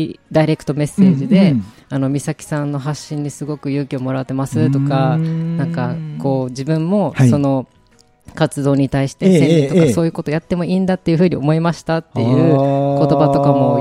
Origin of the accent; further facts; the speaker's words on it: Okinawa, Japan; やっぱ沖縄から来たからっていうので、